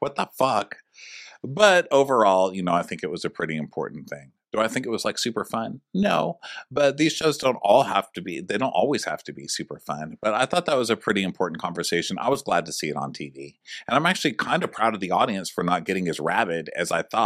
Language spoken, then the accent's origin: English; Texas, United States; in places like my home state of Texas, making abortion illegal